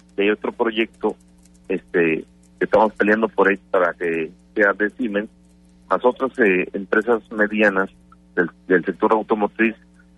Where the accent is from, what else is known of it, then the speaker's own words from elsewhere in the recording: Querétaro, Mexico; Esto pues lo tiene con muy buena idea de lo que somos los queretanos